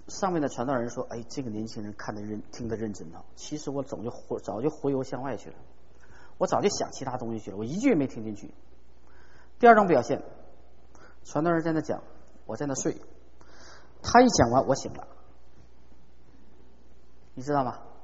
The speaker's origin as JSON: {"language": "Chinese", "country": "China", "said": "但是你知道我是中国人，我们嘴巴很好哈，比较客气哈"}